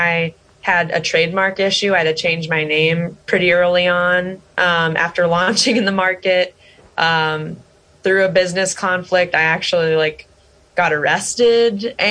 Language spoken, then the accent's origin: English; Midwest, United States; I'm from the Midwest, and so my community was suffering from that and still is.